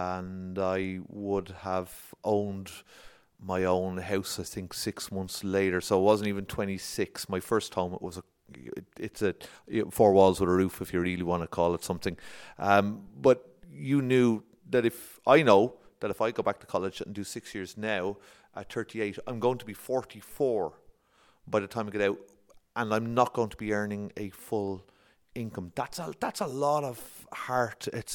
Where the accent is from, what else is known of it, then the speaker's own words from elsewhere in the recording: Ireland; Okay, so I've been told this all of my life as a male growing up in Ireland, that I should never ask a woman her age, a lady.